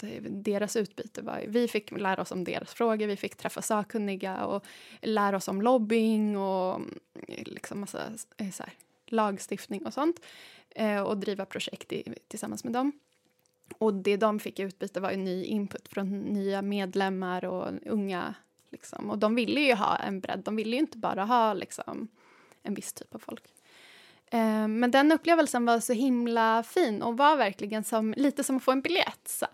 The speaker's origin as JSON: {"language": "Swedish", "town": "Stockholm", "region": "Stockholm County", "country": "Sweden", "said": "vi som är stockholmare som har ett så himla stockholmsperspektiv på naturen"}